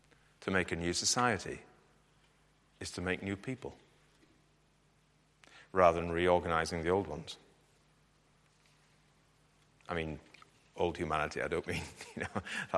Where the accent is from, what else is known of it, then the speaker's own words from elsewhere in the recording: Yorkshire and the Humber, United Kingdom; I'm from Yorkshire